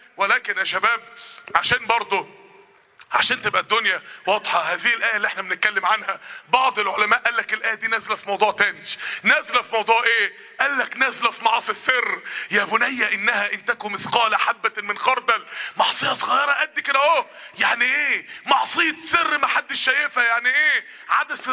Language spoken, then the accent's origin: Arabic; Mansoura, Dakahlia, Egypt; من عندنا من المنصورة اللي كان فتح القهوة دي